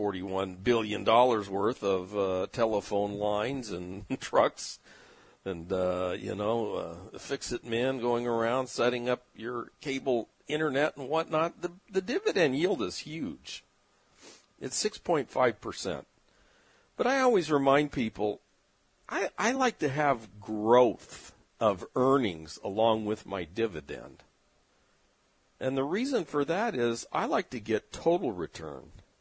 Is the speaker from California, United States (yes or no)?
yes; San Diego, California, United States; moved away as an adult; now in South Carolina, United States; I'm a California native. I grew up in San Diego. My wife and I left California about 3 years ago, and we moved our corporate headquarters to South Carolina.